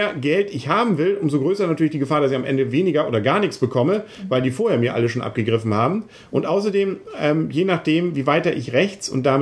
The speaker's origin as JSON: {"language": "German", "region": "Northern Germany", "country": "Germany", "said": "Wir sind Norddeutsche."}